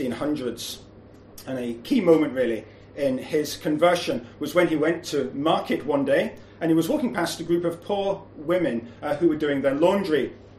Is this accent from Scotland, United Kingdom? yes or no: yes; Scotland, United Kingdom; now in Asia; it's not just that drizzle that I'm used to from Scotland, where I was brought up